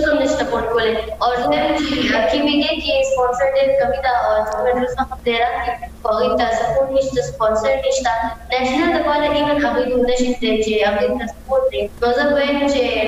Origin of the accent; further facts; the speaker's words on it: Peshawar, Khyber Pakhtunkhwa, Pakistan; زه بیسیکلی د پېښور نه یم